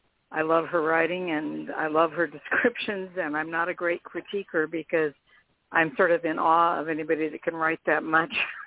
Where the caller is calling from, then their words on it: Vernonia, Oregon, United States; from Vernonia.